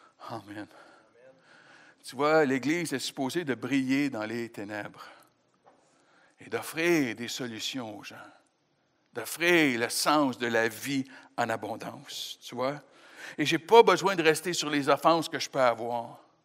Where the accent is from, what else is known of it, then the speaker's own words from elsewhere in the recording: Quebec, Canada; en tant que Québécois